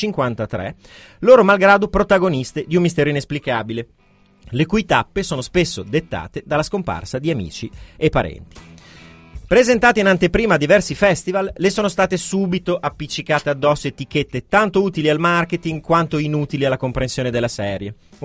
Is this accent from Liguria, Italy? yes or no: no; Bologna, Emilia-Romagna, Italy; tremendo da dire da bolognese questa cosa